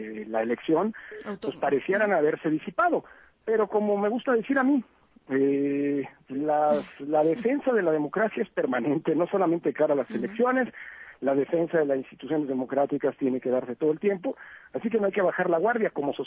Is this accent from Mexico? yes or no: yes; Mexico; Y creo que como mexicanas y mexicanos hay que estar orgullosos de ello, ¿no?